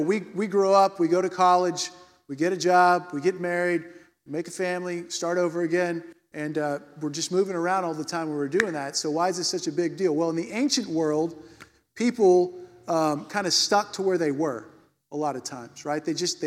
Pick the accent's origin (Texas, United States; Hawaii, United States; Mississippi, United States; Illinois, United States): Texas, United States; Nacogdoches; I grew up in East Texas, right? So East Texas, small little town called Nacanowhere. Called Nacogdoches, but we called it Nacanowhere, right?